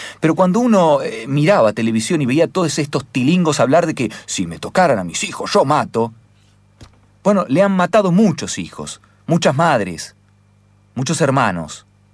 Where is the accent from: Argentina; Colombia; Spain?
Argentina; así como me siento argentino, también me siento parte de los pueblos originarios